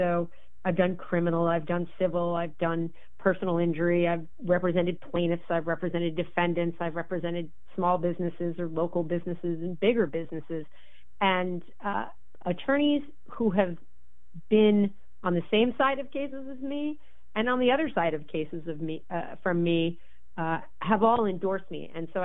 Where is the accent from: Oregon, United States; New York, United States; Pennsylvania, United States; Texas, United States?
New York, United States; I grew up in New York. It is the melting pot of the United States.